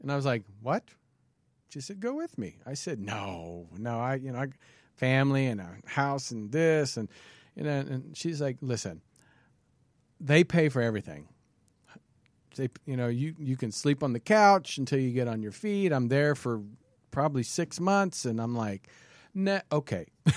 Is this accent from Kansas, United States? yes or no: yes; Kansas, United States; now in Los Angeles, United States; I'm from Kansas originally. I worked in Kansas City 7 years before I moved to LA.